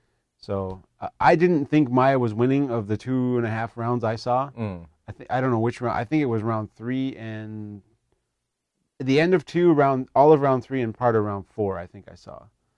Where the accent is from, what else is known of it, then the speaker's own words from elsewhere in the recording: Detroit, Michigan, United States; I'm from Detroit